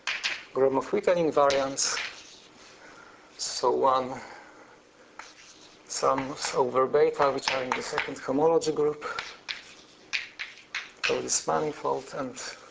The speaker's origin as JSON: {"language": "English", "town": "Warsaw", "region": "Masovian Voivodeship", "country": "Poland", "said": "from Warsaw."}